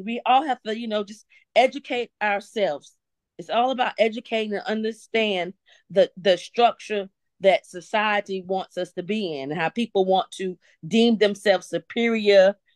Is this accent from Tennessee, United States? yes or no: no; Durham, North Carolina, United States; 'Cause I grew up in North Carolina in Durham, and my parents moved to the suburbs, and we were the only black family in that neighborhood.